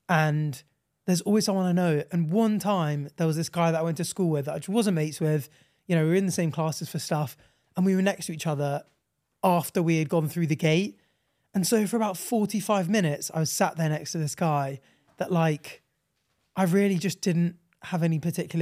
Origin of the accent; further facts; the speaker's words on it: Jersey; I'm from the small island. Well, okay, so I grew up in Jersey.